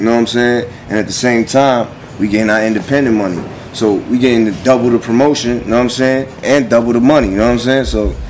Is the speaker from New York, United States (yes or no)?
yes; Queens, New York, United States; Growing up in Jamaica, Queens, and Queens, period. Like, everybody just know each other, basically